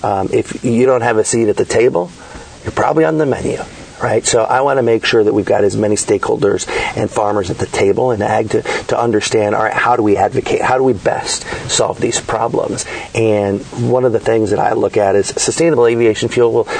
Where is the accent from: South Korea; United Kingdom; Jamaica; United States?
United States; Illinois; I got to do that in my hometown in the neighboring TV market from Rockford, Illinois to Moline, Illinois